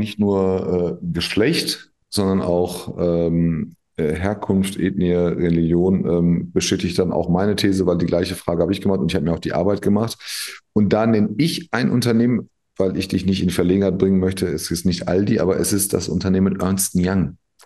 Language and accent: German; Turkey; Ich meine, ich bin selber Türke.